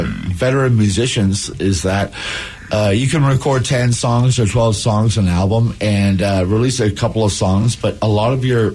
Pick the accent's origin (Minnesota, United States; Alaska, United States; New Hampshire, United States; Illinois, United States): Alaska, United States; We're both from Alaska.